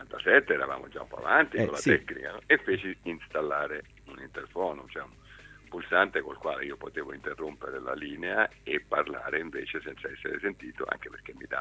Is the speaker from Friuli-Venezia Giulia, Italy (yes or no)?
no; Rome, Lazio, Italy; moved away as an adult; now in Milan, Italy; Io sono romano, ma ormai felicemente milanese da 26 anni, quasi 27.